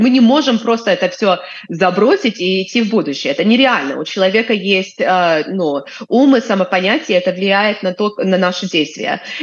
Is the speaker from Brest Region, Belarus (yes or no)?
yes; Brest, Brest Region, Belarus; ну, я росла в Бресте, да, так я все время гуляла по этой крепости с самого-самого детства